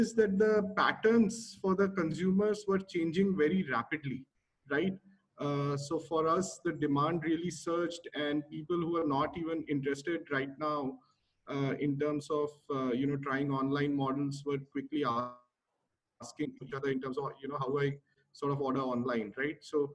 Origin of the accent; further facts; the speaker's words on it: Jaipur, Rajasthan, India; while we grew up in Jaipur, currently our families are in Bangalore and Mumbai.